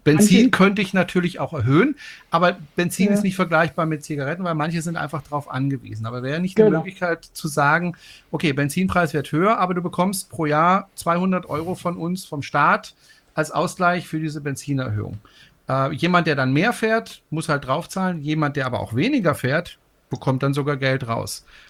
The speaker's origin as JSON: {"language": "German", "town": "Freiburg", "region": "Baden-Württemberg", "country": "Germany", "said": "Ich bin ja ein Freiburger Bobbele. Ich komme ja aus Freiburg"}